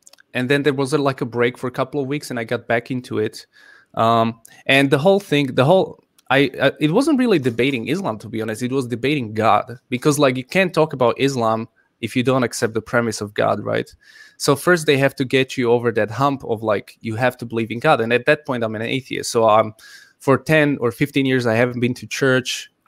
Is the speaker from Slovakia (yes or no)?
yes; Slovakia; now in Czech Republic; So I live in the Czech Republic, but I'm technically from Slovakia. And 20 years ago, it was one country, Czechoslovakia.